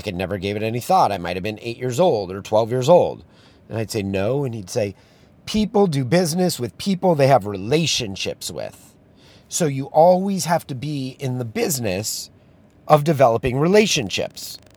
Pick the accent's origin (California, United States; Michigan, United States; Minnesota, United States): California, United States; Los Angeles; You know, I grew up in Los Angeles.